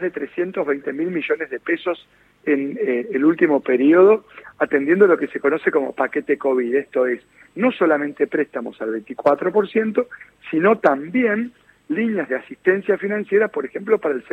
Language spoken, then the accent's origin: Spanish; Santa Fe, Argentina; yo soy santafesino